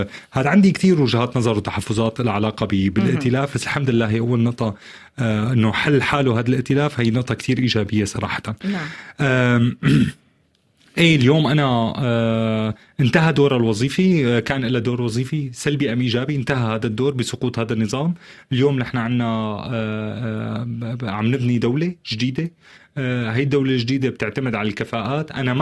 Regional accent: Syria; هاي المؤسسات بصراحة بعمرها ما مثلتني أنا كسوري

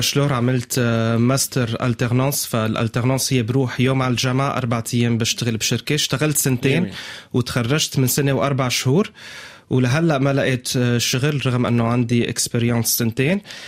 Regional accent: Aleppo, Aleppo Governorate, Syria; أنا سوري من حلب، لما بتقول حلب يعني الأكل

